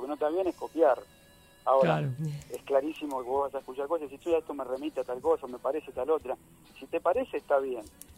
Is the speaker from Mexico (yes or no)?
no; Quilmes, Buenos Aires Province, Argentina; Yo viví y nací en Quilmes